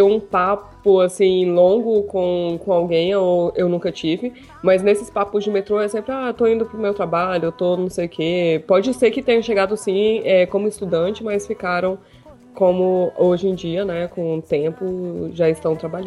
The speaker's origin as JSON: {"language": "Portuguese", "country": "Brazil", "lives_now": "Austria", "said": "E isso eu sinto falta do meu país e tal. E como brasileiro também é assim"}